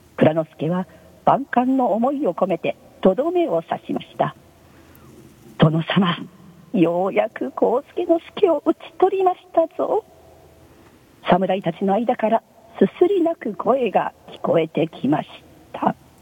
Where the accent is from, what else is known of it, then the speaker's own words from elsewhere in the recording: Ako, Hyogo, Japan; はい、そうです。生まれの育ちも赤穂です。